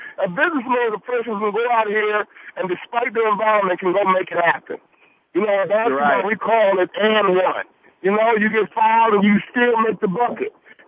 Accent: Chicago, Illinois, United States; as a kid growing up in Chicago, you know, you had to take that literally.

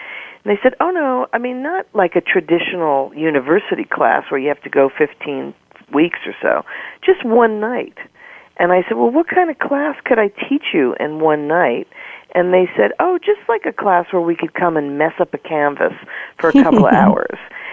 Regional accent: New York, United States; accent: New York; moved away as an adult; now in California, United States; You know, I'm a New Yorker, always will be, although now it's been many years that I've been out in California, actually 22 to be exact, but somehow the New York never comes out, so, you know, my New York accent will start slipping in a second.

